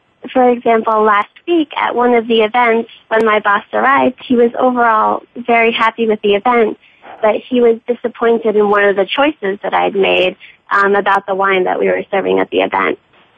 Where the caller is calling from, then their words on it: Manhattan, New York, United States; I'm calling in from Manhattan, and I have a question about listening at work.